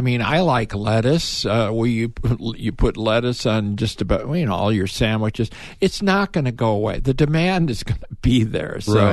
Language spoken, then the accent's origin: English; Chicago, Illinois, United States; And I remember even growing up in the Chicago area, we would go out to a restaurant.